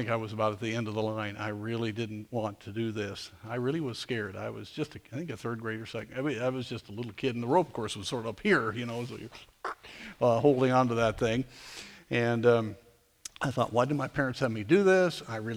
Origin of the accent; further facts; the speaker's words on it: Durango, Colorado, United States; As you know, I grew up in Durango, Colorado